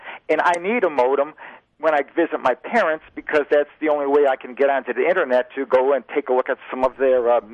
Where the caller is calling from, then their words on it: Greece, New York, United States; I'm calling from Greece.